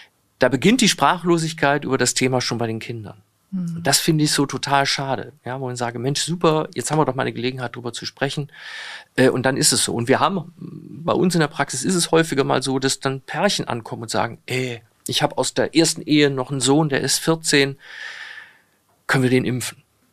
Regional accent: North Rhine-Westphalia, Germany; Ich komme aus Nordrhein-Westfalen, da war das so.

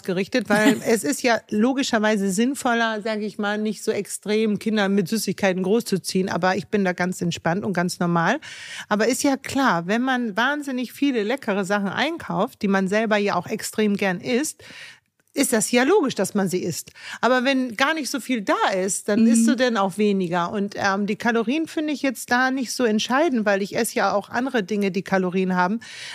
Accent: Hamburg, Germany; ich komme ja aus Hamburg

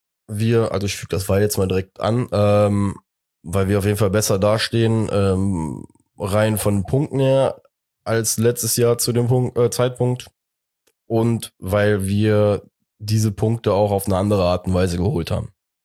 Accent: Cologne, North Rhine-Westphalia, Germany; Als Kölner haben wir es immer verdient.

